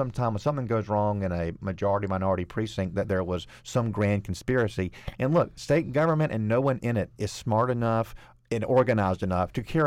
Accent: Georgia, United States; my macro level concern as a Southerner and as a Georgian who's very proud of the progress that we've made

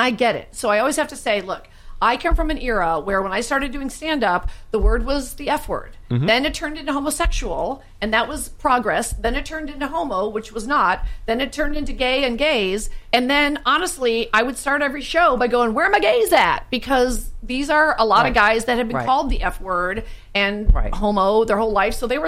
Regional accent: California, United States; as a Californian, I can't even sleep.

